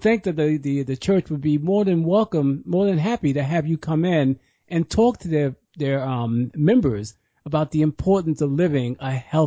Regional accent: New York, United States; Whether I'm from New York, you're from North Carolina, we're all trying to do something to help people become healthier

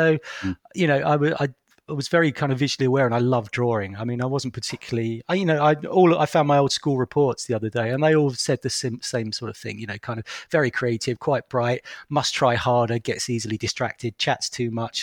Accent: Crawley, South East England, United Kingdom; also born or lived in London; I was growing up in, you know, as you know, sort of late 70s, 80s, in Crawley, Newtown. You know, I was born in South London. My parents got moved out. And that was a deeply depressing place to be.

